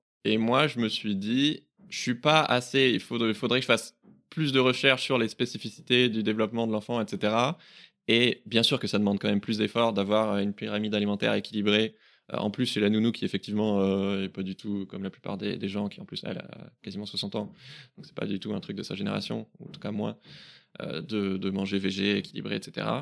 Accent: Toulouse, Occitanie, France; Je suis de Toulouse, du Sud-Ouest, donc ouais.

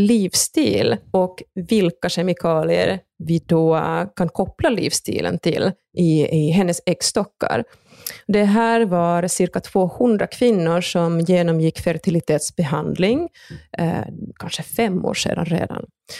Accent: Finland; now in Sweden; jag kommer ju från Finland så jag oftast läser också finska myndigheternas rekommendationer.

